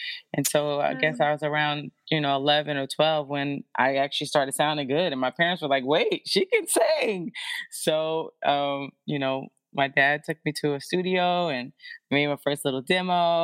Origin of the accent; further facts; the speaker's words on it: East Orange, New Jersey, United States; Well, yeah, I'm a girl from East Orange, New Jersey, you know, and I just was, come from a very loving family.